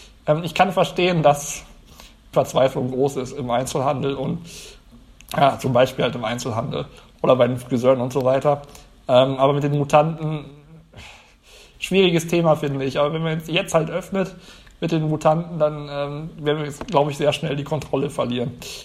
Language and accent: German; North Rhine-Westphalia, Germany; ich komme ja aus NRW und da hatte ich dann auch ein bisschen Kontakte